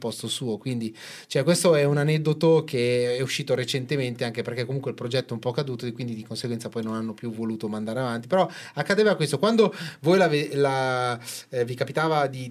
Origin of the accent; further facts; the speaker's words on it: Apulia, Italy; No, io sono giù. Sono più salentino.